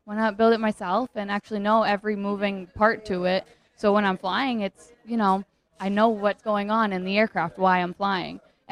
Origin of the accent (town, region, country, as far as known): Maine, United States; now in Daytona Beach, United States